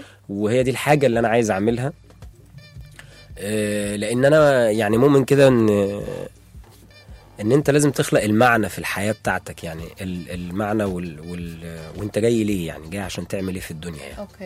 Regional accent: Upper Egypt, Egypt; born there; انا شاب اتولدت في الصعيد في اسره متوسطه

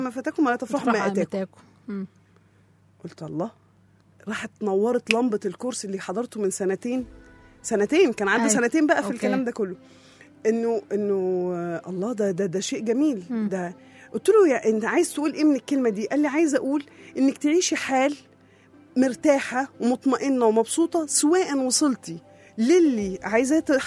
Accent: Egypt; يعني أنا مصرية وانت مصرية

